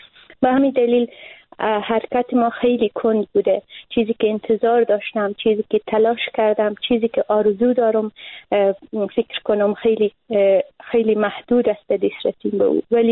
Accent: Afghanistan; ما زنا اوقدر به محیط افغانستان و به محیط فرهنگی کشورمان متاسفانه در دعای جنگ قربانی شده ایم

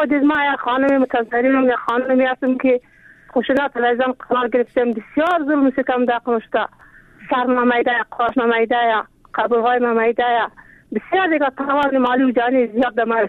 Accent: Afghanistan; ما زن افغانیم

